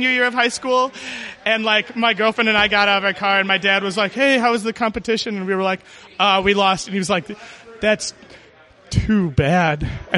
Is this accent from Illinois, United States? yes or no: yes; Chicago, Illinois, United States; I grew up in Chicago, and a friend of mine that grew up here